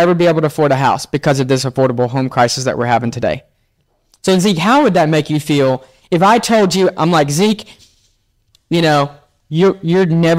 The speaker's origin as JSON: {"language": "English", "region": "Texas", "country": "United States", "said": "I mean, we're from Texas, so we still see great prices down here, right?"}